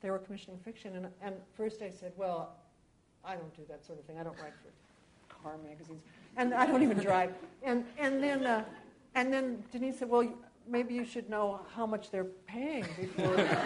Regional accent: New York, United States; You know, I grew up in New York, so we couldn't get our licenses till everybody was out of town already.

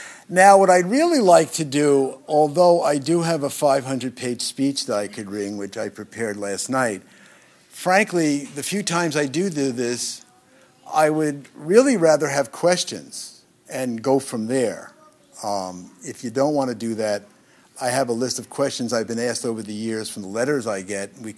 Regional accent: Brooklyn, New York, United States; Okay, I was born in Brooklyn. I'm always on the wrong side of the tracks.

